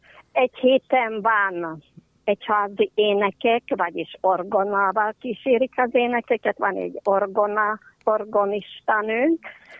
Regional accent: Bôrka, Košice Region, Slovakia; now in Rožňava, Slovakia; Rozsnyóról vagyok, de tulajdonképpen nagyon szép vidékről származom, Barkáról, ahol magyaroknak híres búcsújáró helye van.

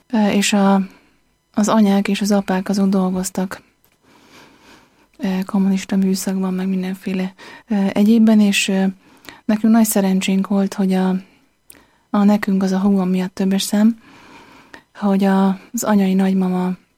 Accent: Érd, Pest, Hungary; Én Érden jártam egyébként. Igen. Érdről származom. Az összes iskoláimat az érettségig Érden végeztem.

